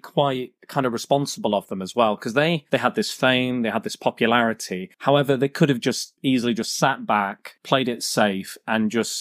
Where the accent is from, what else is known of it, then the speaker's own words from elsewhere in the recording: Blackpool, North West England, United Kingdom; I'm from Blackpool, mate.